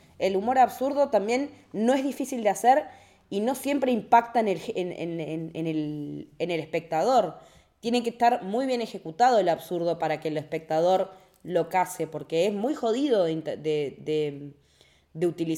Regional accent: Argentina; nos identifica como argentinos

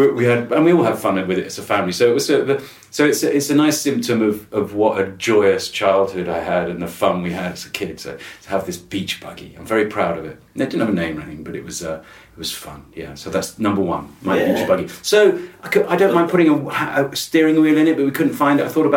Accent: South West England, United Kingdom; I was 15, and I grew up in Wiltshire, and my dad was a lorry driver

